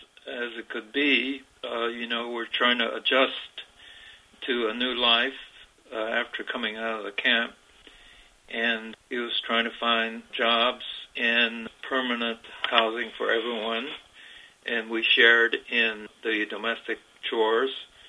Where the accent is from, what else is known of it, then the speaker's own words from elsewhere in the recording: California, United States; He had to teach me how to do that because I was from California.